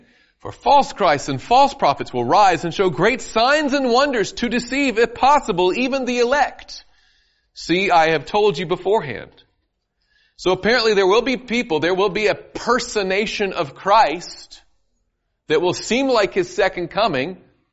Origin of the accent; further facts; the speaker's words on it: the South, United States; Now, I'm from the South. You think about something being quick as grease lightning.